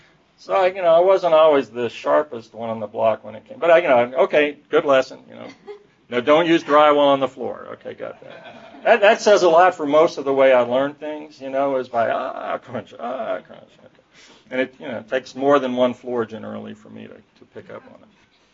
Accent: Atlanta, Georgia, United States; born there; I was born in Atlanta in 1955, Georgia Baptist Hospital. Two older sisters, mother and father.

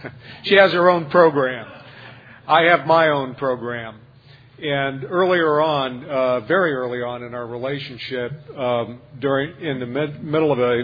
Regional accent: Chicago, Illinois, United States; I'm from Chicago

